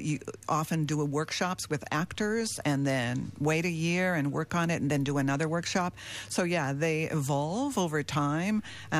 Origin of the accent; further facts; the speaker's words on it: Ontario, Canada; Well, you know, I grew up in Northern Ontario, so I'm biased. I think there's some really good talent here.